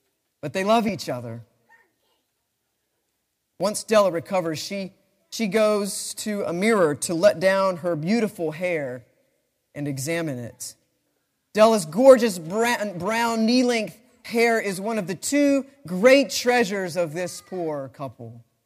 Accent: Greensboro, North Carolina, United States; One of my favorite stories of all time, besides this one, comes from a man born in my hometown, Greensboro, O. Henry.

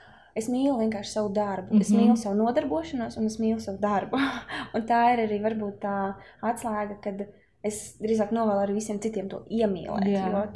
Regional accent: Latgale, Latvia; es esmu meitene no Latgales, kas jau ir sieva, trenere, pasniedzēja un sportista vienā

